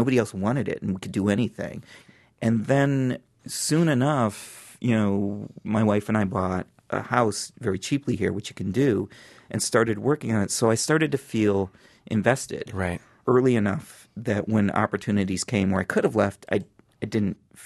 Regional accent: Akron, Ohio, United States; I went to the University of Akron, which was, you know, the state school in my hometown because I could afford to.

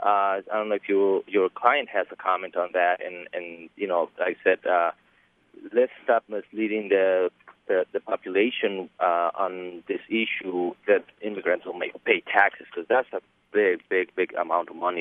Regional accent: Mexico; now in United States; I'm an immigrant from Mexico. I'm a U.S. citizen right now.

